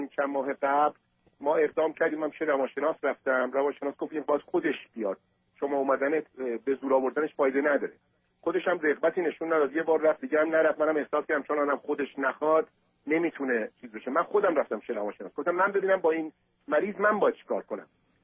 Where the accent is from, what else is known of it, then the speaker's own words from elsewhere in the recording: Iran; moved away; من 20 سال تو خارج از ایران هستم